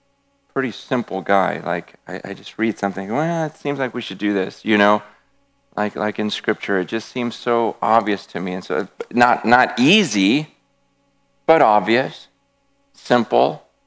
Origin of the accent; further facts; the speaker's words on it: Stockton, California, United States; I grew up in this area. I grew up in Stockton.